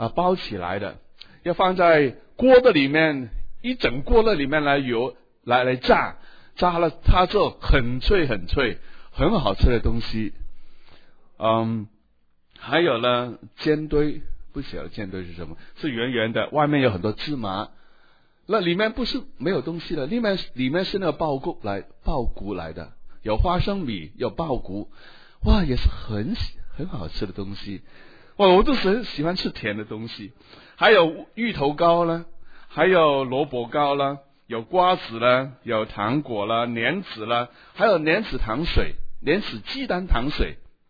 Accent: Hong Kong; moved away as an adult; now in United States; 我在香港长大，在香港做一个传道人

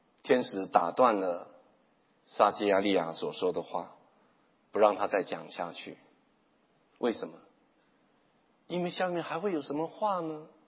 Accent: China; 我不知道为什么在我们中国人用的语句里面，伯母跟阿姨有差别

